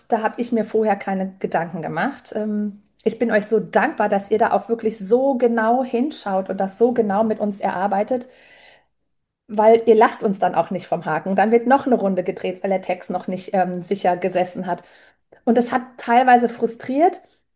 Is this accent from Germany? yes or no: yes; Hesse, Germany; ich komme aus dem Rhein-Main-Gebiet